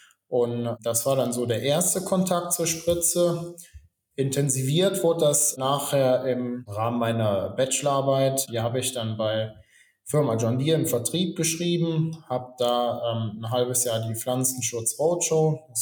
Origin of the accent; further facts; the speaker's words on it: Euskirchen, North Rhine-Westphalia, Germany; bin 28 Jahre alt, komme gebürtig aus dem Rheinland, aus Euskirchen, in der Nähe von Köln.